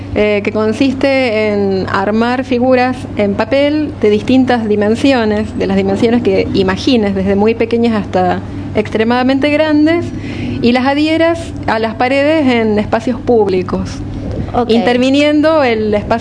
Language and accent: Spanish; Rosario, Santa Fe, Argentina; esta propuesta incluso arrancó conmigo en mi ciudad de origen, que es Rosario.